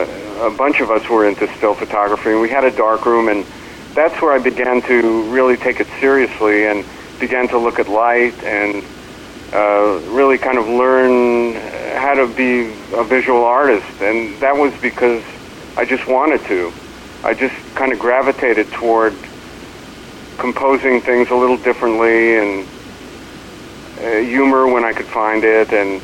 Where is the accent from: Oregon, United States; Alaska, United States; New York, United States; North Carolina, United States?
New York, United States; Long Island; I grew up in Long Island, New York area, and my parents were concerned with my vision, so they took me to what was called a world-class eye doctor in Manhattan